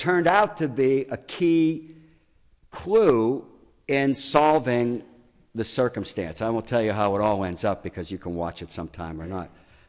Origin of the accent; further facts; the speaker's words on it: Pittsburgh, Pennsylvania, United States; also born or lived in Massachusetts; I had been in Massachusetts for 12 years and felt the call of God to go back to my hometown, Pittsburgh, and to live there and to minister there.